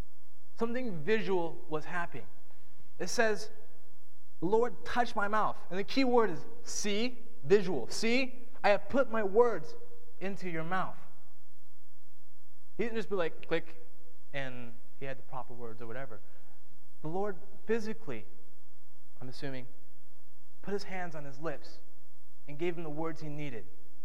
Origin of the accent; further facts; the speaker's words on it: Ohio, United States; now in Pennsylvania, United States; Or, I'm sorry, I'm in Pennsylvania now. I'm from Ohio.